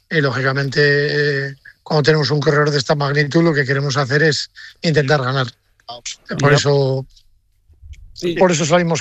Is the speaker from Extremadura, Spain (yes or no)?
no; Bilbao, Basque Country, Spain; para los que éramos de la zona y somos de Bilbao